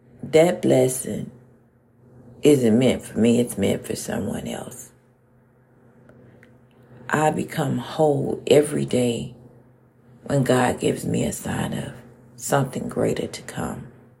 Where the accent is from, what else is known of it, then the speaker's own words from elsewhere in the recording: Houston, Texas, United States; I often view myself as a rose blossom from the concrete, because I grew up in Fifth Ward, Texas, the hood, the ghetto. I grew up there and seen a lot of things, you all.